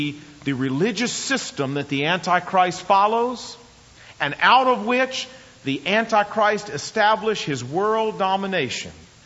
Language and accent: English; United States; Well, I don't particularly like it either, being an American.